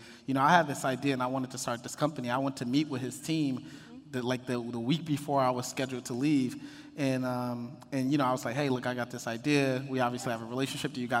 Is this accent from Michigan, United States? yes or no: yes; Detroit, Michigan, United States; Because I was like, I'm from Detroit. I like to do this in Detroit.